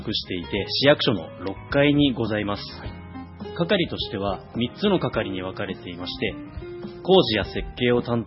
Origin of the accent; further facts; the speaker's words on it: Numazu, Shizuoka, Japan; 生まれ育った沼津市に恩返しをするためです。